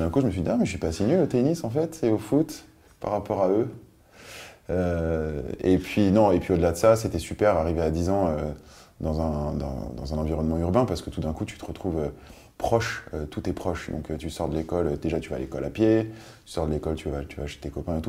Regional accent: Biot, Provence-Alpes-Côte d'Azur, France; also born or lived in Nice; très tôt, je suis parti vivre à Biot. C'est à côté d'Antibes. C'est pas très loin de Nice, d'ailleurs. C'est dans l'arrière-pays. Et j'étais dans ce pays, où il y a beaucoup de soleil et il y a beaucoup de sport.

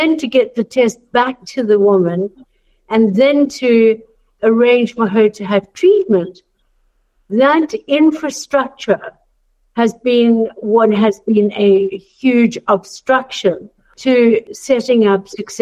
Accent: South Africa; I'm a gynecological oncologist, and I'm from South Africa, born and bred

